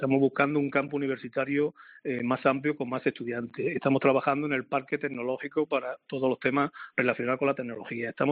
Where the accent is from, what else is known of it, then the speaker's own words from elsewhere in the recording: Melilla, Spain; somos españoles, pues ya le digo, desde hace 527 años, concretamente desde Melilla.